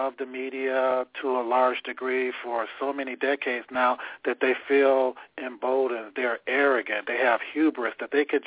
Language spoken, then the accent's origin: English; Detroit, Michigan, United States; I was born and raised in Detroit, and Detroit has fallen on hard times of late.